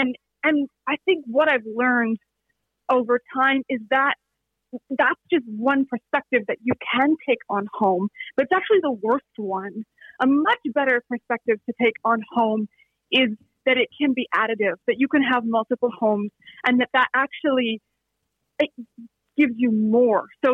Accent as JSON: {"language": "English", "country": "United States", "accent": "American", "said": "American accent, and that's not going to change. And it's the kind of thing where, you know, I understand my accent marks me as an outsider."}